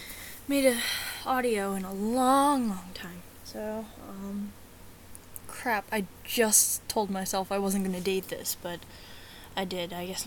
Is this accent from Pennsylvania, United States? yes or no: yes; Pennsylvania, United States; Where am I from? I am from Eastern Pennsylvania. That's about as all I'm gonna tell you.